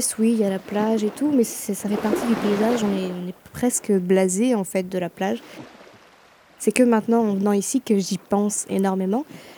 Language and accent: French; Réunion; Ça se voit quand qu'on est réunionnais, ça s'entend dans la façon de parler, dans la façon de se comporter aussi.